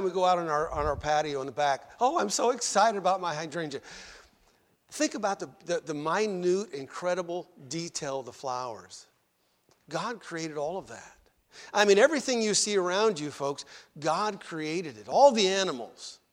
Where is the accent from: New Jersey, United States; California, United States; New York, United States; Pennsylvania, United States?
California, United States; Eureka; born there; I was born in Eureka, California, which is very near the Redwoods.